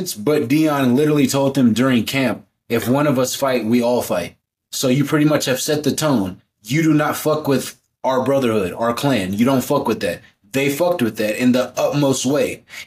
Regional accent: Texas, United States; How can I be a USC fan when I'm from Texas?

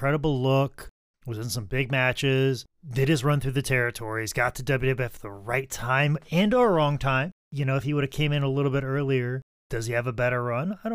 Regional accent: New York, United States; Oh, hey, I'm from New York.

